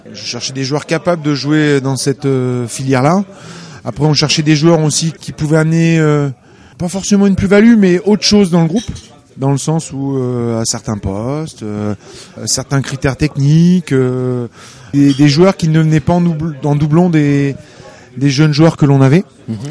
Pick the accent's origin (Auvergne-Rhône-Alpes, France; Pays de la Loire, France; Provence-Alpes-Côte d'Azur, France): Pays de la Loire, France; Le Mans; Je viens du Mans, j'ai 45 ans, 2 enfants, mariés.